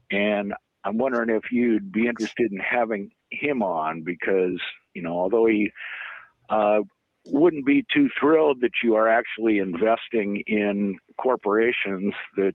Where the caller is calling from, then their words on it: Washington, United States; Brian. In Washington.